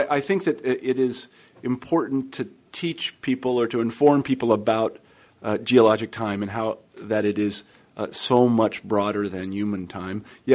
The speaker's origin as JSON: {"language": "English", "region": "Midwest", "country": "United States", "said": "I mean, I'm from the Midwest. I know this."}